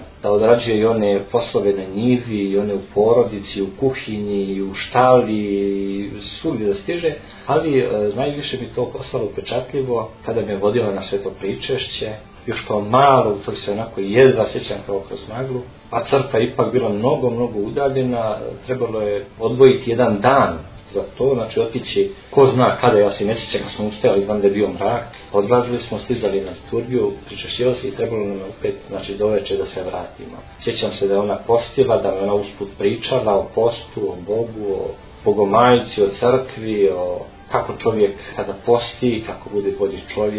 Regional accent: Zavidovići, Federation of Bosnia and Herzegovina, Bosnia & Herzegovina; born there; Inače sam rođen u Zavidovićima, a otac mi je iz Vozuće, majka je također sa druge strane Padine Ozrena, selo Bočinja.

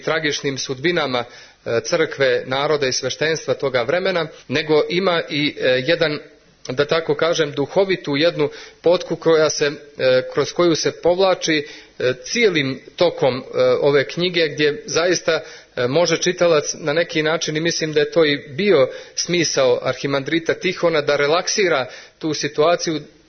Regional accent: Montenegro; U mojoj Zeti, odakle sam ja

